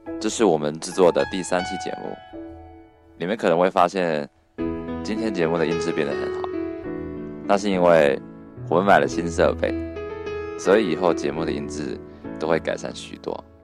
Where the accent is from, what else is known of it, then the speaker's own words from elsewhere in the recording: Jilin, China; 我出生于白山黑水之地，雾凇临海之都，引着松江水而长成今天的模样。